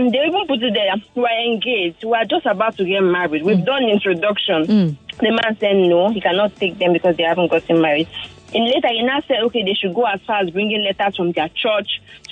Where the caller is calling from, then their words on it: Lekki, Lagos, Nigeria; I'm calling from Lekki.